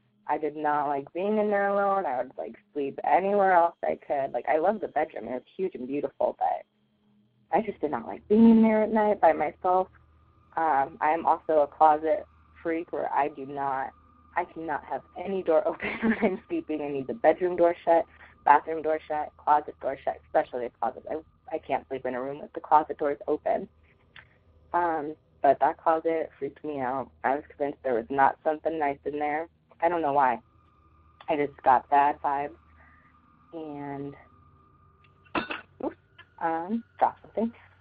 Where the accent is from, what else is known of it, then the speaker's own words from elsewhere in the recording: Denver, Colorado, United States; I'm from Denver, Colorado, and I have a story.